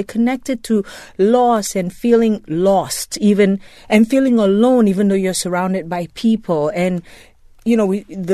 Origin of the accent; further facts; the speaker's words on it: Nigeria; I being that I'm West African, I'm Nigerian